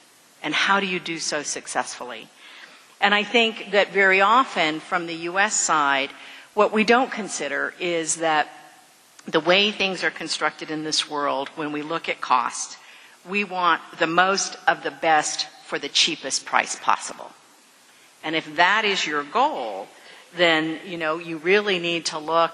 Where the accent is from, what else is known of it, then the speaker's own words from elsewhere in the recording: Texas, United States; Really, my family's always been in Texas. You moved the border, you left us here, we're from Texas.